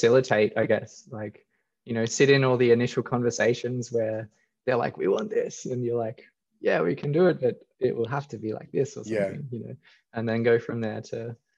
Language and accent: English; Australia; growing up in Australia